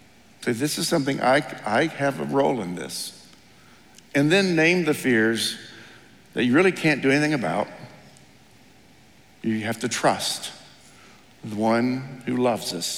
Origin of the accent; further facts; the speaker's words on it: United States; There's some level in the United States, growing up in America, the greatest country on the planet, we just think we are protected